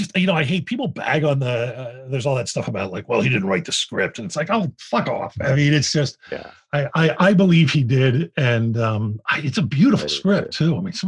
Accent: Philadelphia, Pennsylvania, United States; I'm from Philadelphia. It's one of the first movies I saw by myself in a theater.

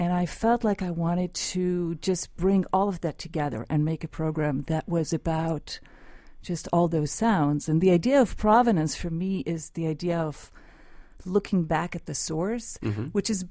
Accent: Northern District, Israel; I grew up, or you might not know, I grew up in the Galilee region of Israel.

